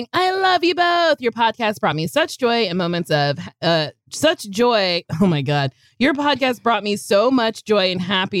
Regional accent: Philadelphia, Pennsylvania, United States; now in Bay Area, United States; I am from the East Coast, Philly. I moved to the Bay Area right before the pandemic.

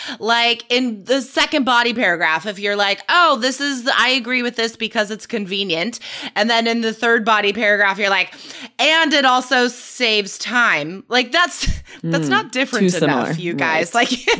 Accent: Nevada, United States; I haven't seen wild horses since I was growing up in Nevada.

